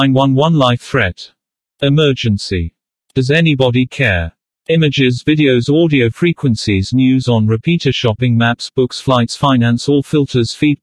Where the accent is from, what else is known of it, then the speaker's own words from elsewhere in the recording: San Bernardino, California, United States; also born or lived in Denver, United States; when I returned from Denver, Colorado back to my hometown of San Bernardino in July of 2017.